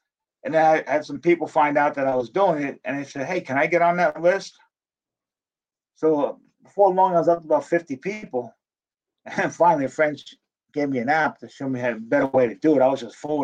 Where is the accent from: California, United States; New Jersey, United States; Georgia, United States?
New Jersey, United States; because I grew up in New Jersey, I was a Giants fan.